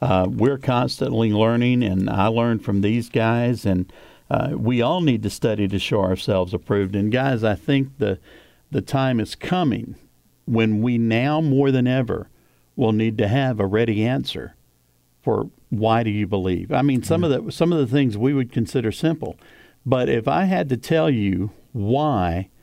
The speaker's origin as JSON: {"language": "English", "region": "the South", "country": "United States", "said": "I am from the South"}